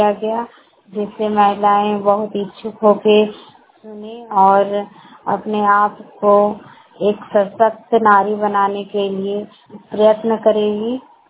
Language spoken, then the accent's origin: Hindi; Barkagaon, Jharkhand, India; सभी को जोहार, प्रखंड बड़का गाँव की रहने वाली हूँ। फिलहाल हजारीबाग से बात कर रही हूँ।